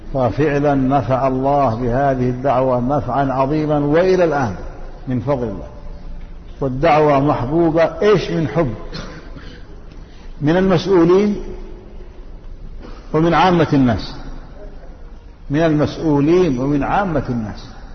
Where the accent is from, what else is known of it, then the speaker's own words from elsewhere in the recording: Yemen; جاءت فتن عندنا في اليمن كثيرة